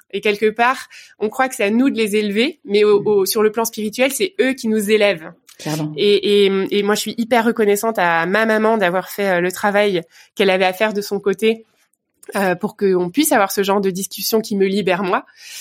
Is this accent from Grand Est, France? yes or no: yes; Vogelsheim, Grand Est, France; Voilà, je suis une pure Alsacienne. Du côté de ma maman, du côté de mon papa, j'ai grandi dans un petit village que je peux citer ici, sait-on jamais, ouais, qui s'appelle Vogelsheim.